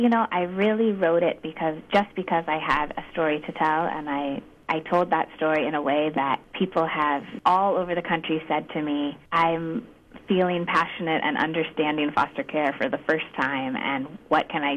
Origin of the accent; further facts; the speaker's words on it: Chico, California, United States; And I was raised in Chico, California, and I'd been out of the country once.